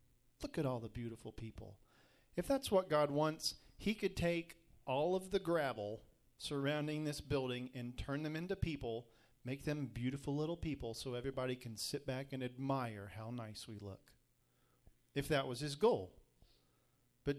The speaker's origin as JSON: {"language": "English", "country": "United States", "tie": "born there", "said": "Like me, being born an American, I am born in this country."}